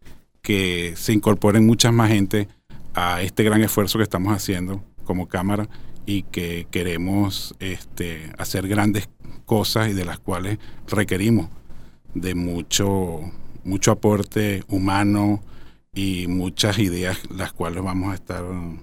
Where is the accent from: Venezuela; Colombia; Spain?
Venezuela; un compromiso que tenemos como venezolanos hacia el país del cual estamos, somos y seguiremos viviendo, pues.